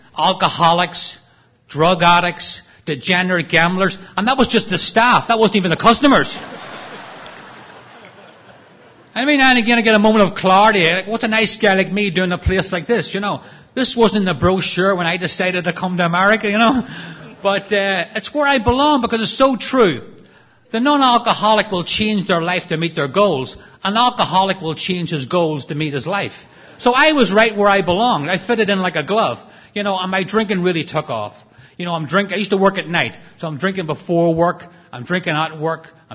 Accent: Northern Ireland, United Kingdom; I'm from Northern Ireland

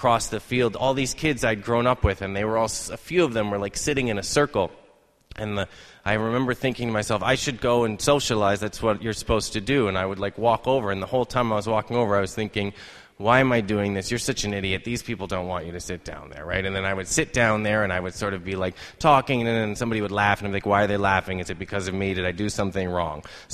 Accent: Irvington-on-Hudson, New York, United States; I'm not from Long Island, so you're welcome. I'm from Westchester, the Long Island of the North. And I grew up in a lovely town called Irvington-on-Hudson.

